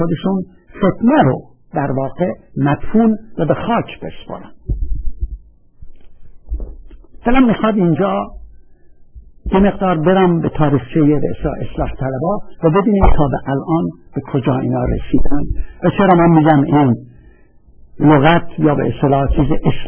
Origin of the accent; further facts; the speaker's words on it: Iran; moved away; من موقعی که از ایران بیرون اومدم